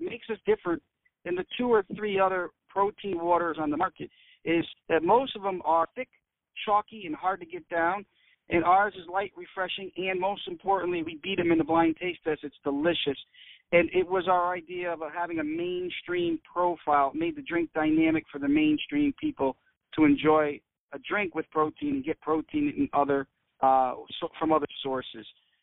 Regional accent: West Haven, Connecticut, United States; from a kid growing up in West Haven, Connecticut, behind the shopping plaza, rolling dice, pitching quarters, and flipping baseball cards.

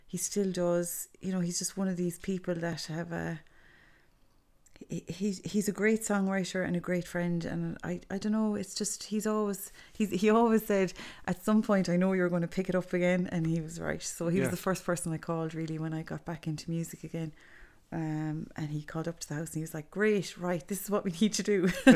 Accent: County Clare, Ireland; I'm from Menison, County Clare.

